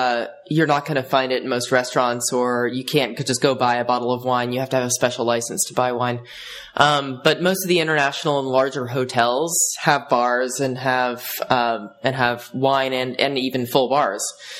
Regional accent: New York, United States; And most of the time you know, they're like, oh, where from in America? And you say New York

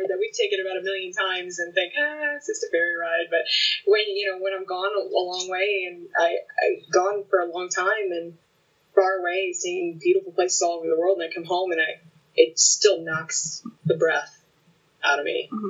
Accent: Texas, United States; I'm from South Texas.

